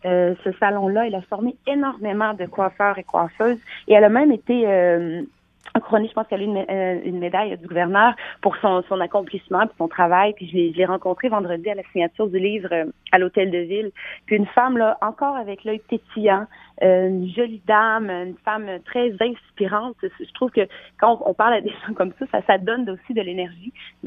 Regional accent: Quebec City, Quebec, Canada; Moi, je suis née d'un père sénégalais, d'une mère québécoise. J'ai grandi à Québec, cette ville douce mais homogène.

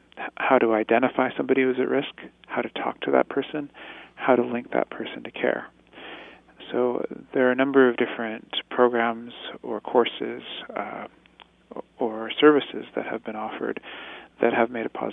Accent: Canada; It is our hope as Canadian Inuit

